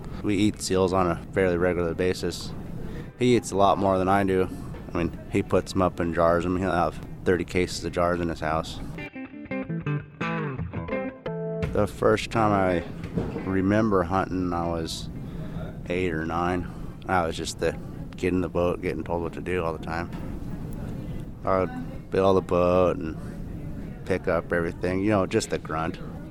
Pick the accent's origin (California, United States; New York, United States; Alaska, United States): Alaska, United States; Yakutat; I grew up in Yakutat, Alaska. I'm 33 years old now. I've been out of the state several times, spent winters in Washington, Utah, Hawaii, but I always find myself back in Alaska.